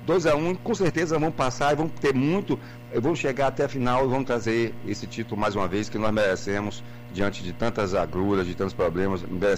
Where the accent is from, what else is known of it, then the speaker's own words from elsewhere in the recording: Brazil; Mas como brasileiro que somos